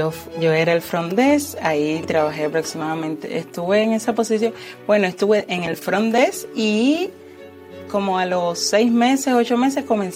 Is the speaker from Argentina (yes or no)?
no; Cuba; moved away; Yo soy cubana. Llegué aquí en el 2014.